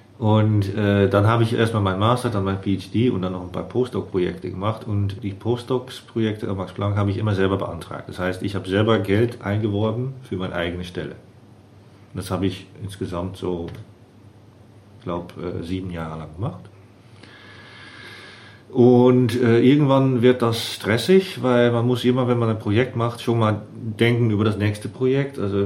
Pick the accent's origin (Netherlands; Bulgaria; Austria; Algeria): Netherlands; German is a second language; now in Bielefeld, Germany; ich komme aus dem Nicht-Karneval-Teil von Holland.